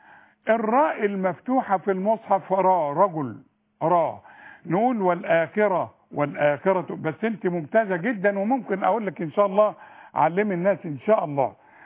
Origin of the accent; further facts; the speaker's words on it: Sharqia Governorate, Egypt; انا بقى من الشرقيه وامي من الشرقيه وابويا من الشرقيه